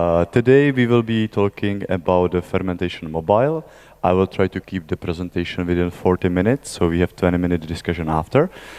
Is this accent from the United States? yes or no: no; Czechia; English is a second language; moved away; I am from Czech Republic originally, but I don't live in my country of origin for more than 13 or 14 years. I kind of come and visit. I have been living in many different parts of the world